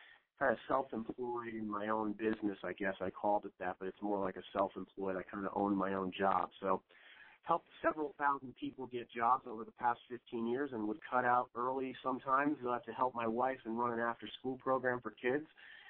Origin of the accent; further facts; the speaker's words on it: New Fairfield, Connecticut, United States; from New Fairfield, Connecticut. My wife, Diana, we've lived in New Fairfield, Connecticut for about 20 years.